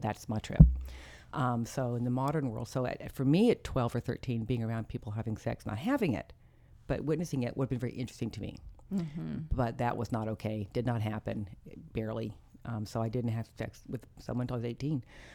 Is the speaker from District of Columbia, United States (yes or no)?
no; Berkeley, California, United States; I grew up in Berkeley, California, so it was a rant, was in the air, mm-hmm.